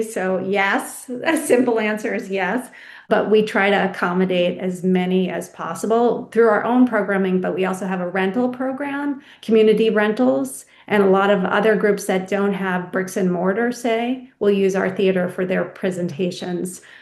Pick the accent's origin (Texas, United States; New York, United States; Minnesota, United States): New York, United States; Freeport; I'm from Freeport, New York. My dad was a boat builder